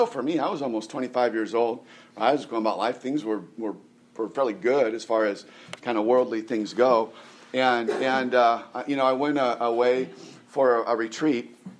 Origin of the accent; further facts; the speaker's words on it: California, United States; So the guy's from California, you know, I'm from California originally, and we start talking and I talk about where I'm from.